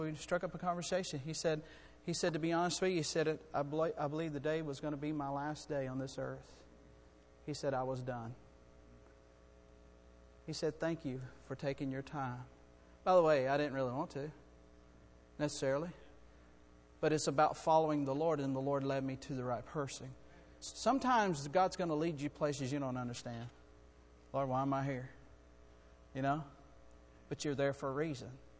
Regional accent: Florida, United States; We're from Florida.

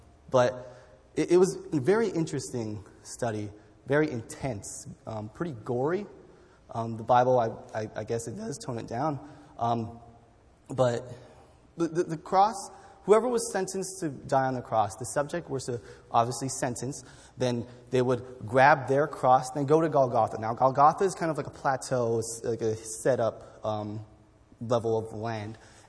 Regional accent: San Diego, California, United States; So from San Diego, yes, I'm just graduated from West Coast.

